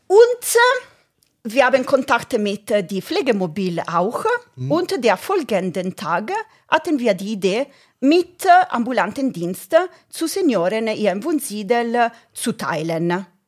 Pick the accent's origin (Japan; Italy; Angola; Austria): Italy; Rome, Lazio; born there; German is a second language; Und dann bin ich in Rom geboren.